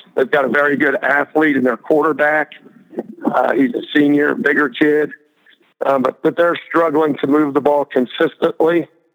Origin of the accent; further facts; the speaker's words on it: United States; I guess I would say my hometown, I grew up probably 35, 40 minutes south of Decatur.